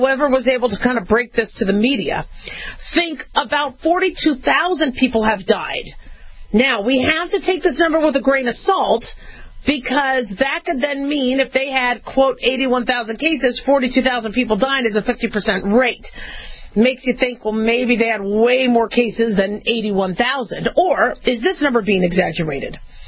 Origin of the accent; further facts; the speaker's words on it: California, United States; mind you, I'm from California.